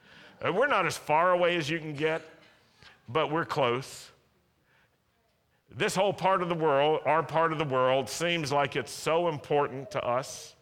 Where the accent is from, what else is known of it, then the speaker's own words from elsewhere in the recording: Virginia, United States; I grew up in Virginia, and in Virginia, some of the smaller churches like to have really big signs